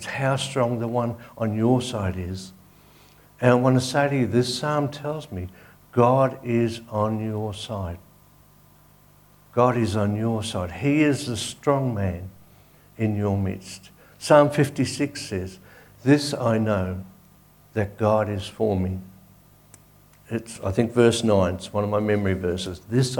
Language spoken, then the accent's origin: English; St Albans, Victoria, Australia; These guys have found out that we're from St. Albans and we need help.